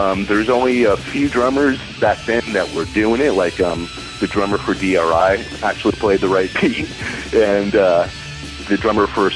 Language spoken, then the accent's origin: English; Clifton, New Jersey, United States; also born or lived in Passaic; I was born in Passaic, New Jersey, and raised in the neighboring town of Clifton, which is about 15 minutes outside of New York City. Sprawling suburban white trash slums.